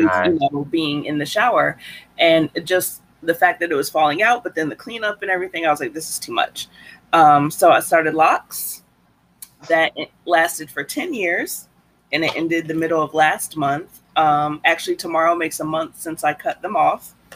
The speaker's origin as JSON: {"language": "English", "region": "Midwest", "country": "United States", "tie": "born or raised there", "also_born_or_lived": "Florida", "said": "So I was Midwest for the first 10 years. The second, I guess, 8 to 10 years, I was in Florida."}